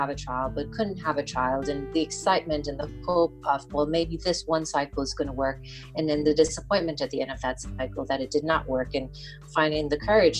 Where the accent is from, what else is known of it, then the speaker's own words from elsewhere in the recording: U.S. Virgin Islands; also born or lived in Guyana; So I was born in Guyana in South America and grew up in the United States Virgin Islands.